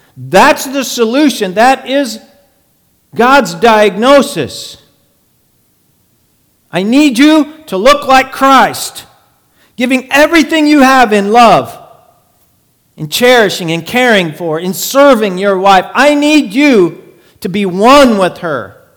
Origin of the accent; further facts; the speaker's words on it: United States; Don't put me in your basket. I'm an American, but you don't know my marriage and my relationship